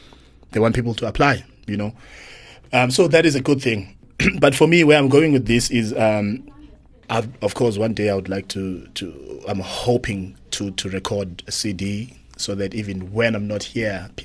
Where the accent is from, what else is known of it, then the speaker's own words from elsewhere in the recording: South Africa; first language Xhosa; English is a second language; And the fact that I'm South African, that music rings to me, you know, because I can relate to that music.